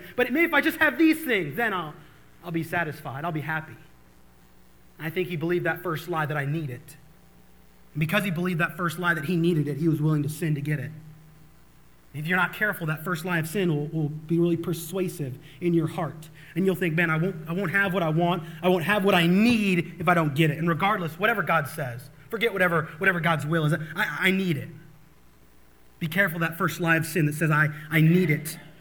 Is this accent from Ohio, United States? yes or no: no; Illinois, United States; And I grew up in like cornfield country, so when I say Illinois, don't think Chicago.